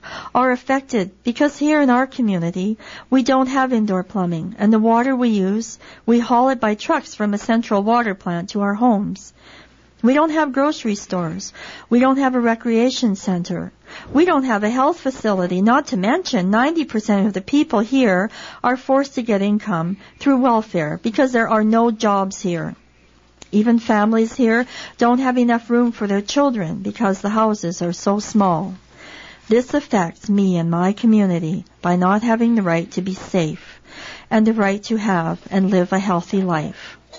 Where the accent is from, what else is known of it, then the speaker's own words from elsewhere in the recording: Little Buffalo, Alberta, Canada; why we should have the rights to running water and health aids in my hometown known as Little Buffalo.